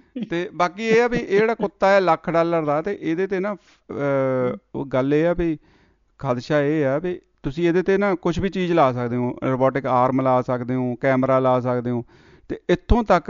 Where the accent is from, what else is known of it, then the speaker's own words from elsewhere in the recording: Punjab, India; moved away; ਅਸੀਂ ਇੰਡੀਆ ਦੇ ਹਿਸਾਬ ਨਾਲ, ਪੰਜਾਬੀ ਹਿਸਾਬ ਨਾਲ ਅਸੀਂ ਇਹ ਕਹਿੰਦੇ ਅਸੀਂ ਕਮਾਉਣ ਆਏ ਹਾਂ, ਅਸੀਂ ਪੈਸੇ ਲੈ ਕੇ ਨਹੀਂ ਆਉਂਦੇ